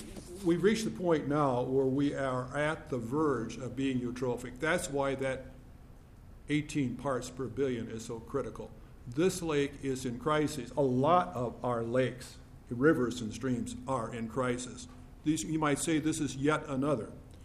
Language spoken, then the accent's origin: English; Spicer, Minnesota, United States; I'm from Spicer, Minnesota. My family and I have lived on Green Lake since 1977.